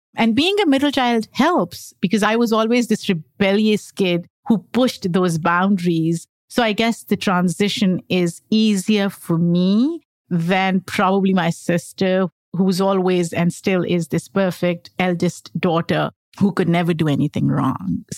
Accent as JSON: {"language": "English", "country": "Pakistan", "tie": "born or raised there", "said": "I grew up in Pakistan"}